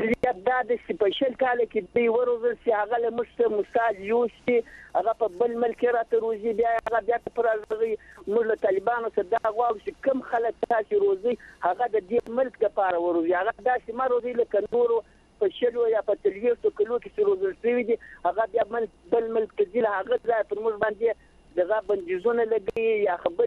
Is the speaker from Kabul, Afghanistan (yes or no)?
no; Zabul, Afghanistan; زه د زابل د ولایت ته تغرد ولسوالۍ